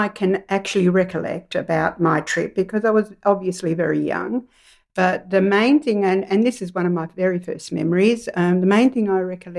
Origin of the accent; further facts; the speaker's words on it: Reggio Calabria, Calabria, Italy; I come from Reggio Calabria, a little place, a little town in the mountains called Elianova, and it's a beautiful little town. I have been back several times, in fact, quite a few times now.